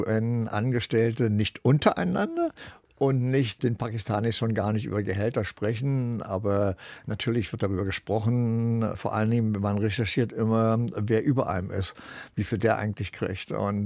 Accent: Germany; ich als Deutscher

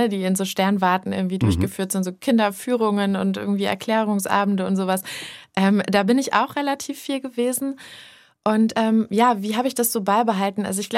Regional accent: Berlin, Germany; born there; ich bin in Berlin geboren. Da stand noch die Mauer.

